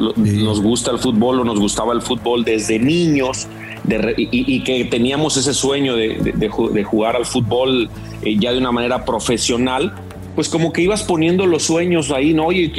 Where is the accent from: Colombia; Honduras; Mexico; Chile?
Mexico; León, Guanajuato; Fíjate que yo soy de León, lo sabes, claro.